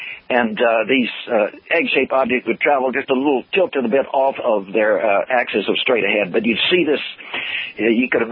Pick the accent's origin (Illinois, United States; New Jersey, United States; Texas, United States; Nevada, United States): Texas, United States; I'm from South Texas. Texas is a big place